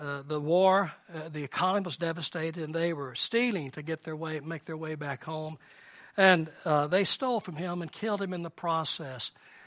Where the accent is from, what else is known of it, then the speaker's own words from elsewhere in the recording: Dallas, Texas, United States; Now, I'm from Dallas, Texas in the United States, and Dallas is an interesting city.